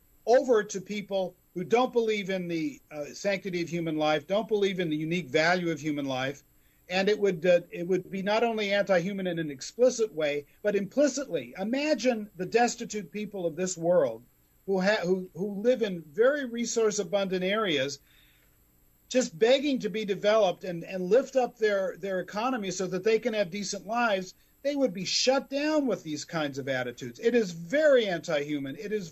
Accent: California, United States; You're in my backyard. You're in my backyard. I'm from California.

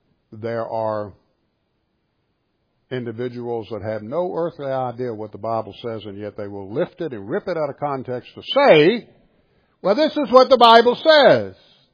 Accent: Virginia, United States; I love being an American. I love being a Virginian. I'm beginning to question some of the things that are going on in our Commonwealth.

